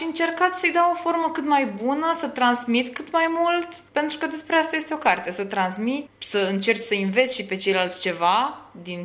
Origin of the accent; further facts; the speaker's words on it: Onești, Bacău County, Romania; sunt din Onești, am 15 ani